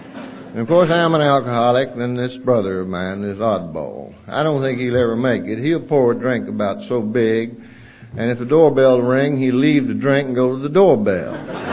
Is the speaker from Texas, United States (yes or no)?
no; North Carolina, United States; born there; And I was born on Groundhog Day, some half a century and a little over ago, up in the mountains of western North Carolina.